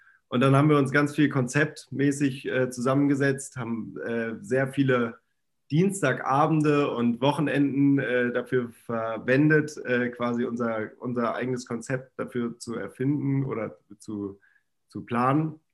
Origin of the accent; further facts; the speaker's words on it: Rhineland, Germany; moved away as an adult; now in Hamburg, Germany; ich bin gebürtiger Rheinländer. Ich bin zum Studium nach Hamburg gezogen und wohne jetzt hier seit mittlerweile 10 Jahren, 9 Jahren. Bin Ende 20